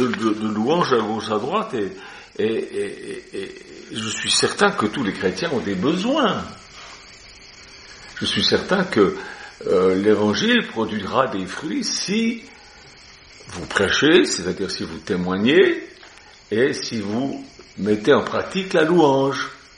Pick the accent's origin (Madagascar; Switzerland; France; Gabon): Switzerland; Moi, je suis suisse